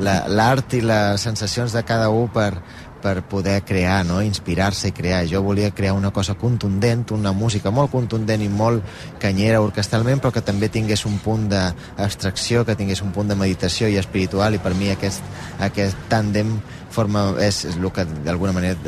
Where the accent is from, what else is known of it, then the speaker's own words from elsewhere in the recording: Balearic Islands, Spain; Jo, que soc de Menorca